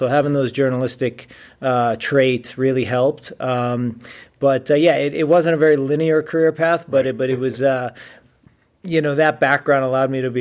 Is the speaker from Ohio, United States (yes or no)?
no; Massachusetts, United States; my home state of Massachusetts